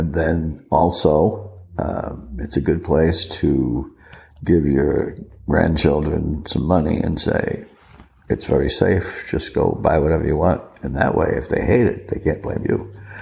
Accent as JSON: {"language": "English", "region": "Rhode Island", "country": "United States", "tie": "born or raised there", "said": "I was born in Rhode Island and I grew up on the Atlantic Ocean."}